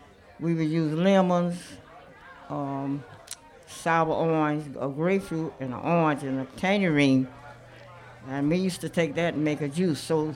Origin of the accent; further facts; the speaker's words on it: Plant City, Florida, United States; born there; I'm a Baptist. I was born in Beesville, Florida. They call it Plant City, some years ago.